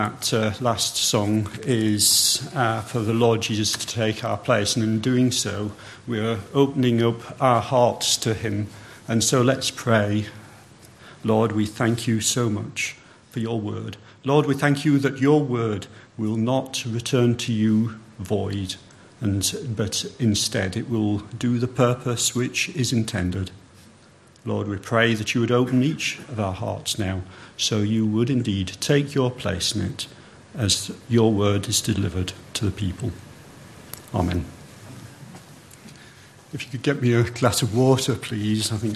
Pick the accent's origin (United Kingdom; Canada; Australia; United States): United Kingdom; Yorkshire and the Humber; If I say look, because I'm actually from Yorkshire, it means what we do with our eyes.